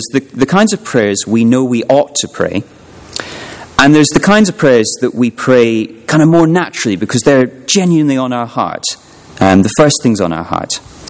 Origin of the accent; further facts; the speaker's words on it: Scotland, United Kingdom; So let me start with an image from my home country. I'm from Scotland.